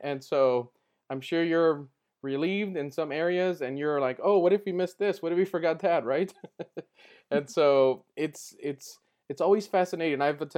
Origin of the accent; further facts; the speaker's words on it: Bellflower, California, United States; born there; I was born right in Bellflower, which is next to Long Beach.